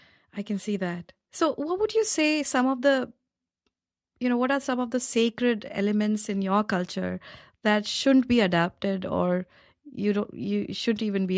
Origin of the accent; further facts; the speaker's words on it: India; I recently introduced myself as an Indian because I am an Indian coming from India.